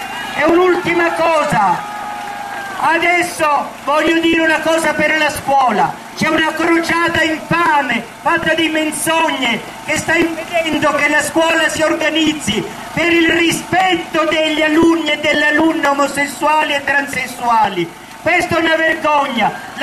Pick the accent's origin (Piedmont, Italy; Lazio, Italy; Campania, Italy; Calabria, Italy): Calabria, Italy; sono felice come calabrese che questo messaggio stia facendo della Calabria una regione più nuova